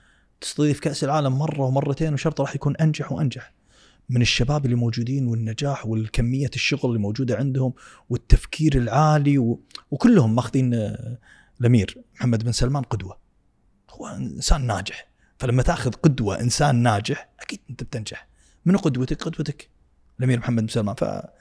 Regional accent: Kuwait; لا لهجتنا كذلك نتكلم نفس القبائل اللي موجودة في السعودية. القبائل اللي موجودة في الكويت تكلم نفس القبائل اللي موجودة في السعودية لهجة واحدة.

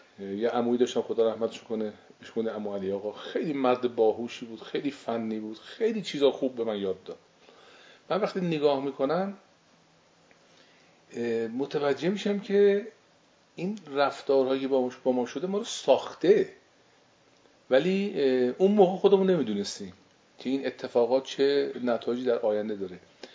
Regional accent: Tehran, Tehran Province, Iran; born there; 66 سالم داره، خرداد آینده میرم تو 67 سال. متولد تهران هستم، خیابان شکوفه. پدرم از سیتش آشتیانی است، مادرم آشتیانی و گرکانی است

